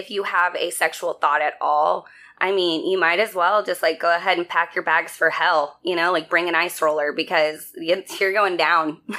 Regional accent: Fort Worth, Texas, United States; I'm from Fort Worth, Texas. I grew up in a really kind of sheltered environment school-wise.

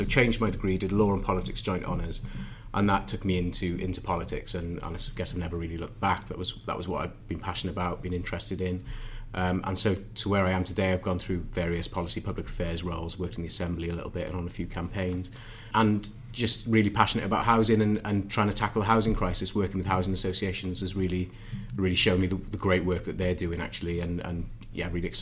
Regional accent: Bridgend, Wales, United Kingdom; I grew up in Bridgend.

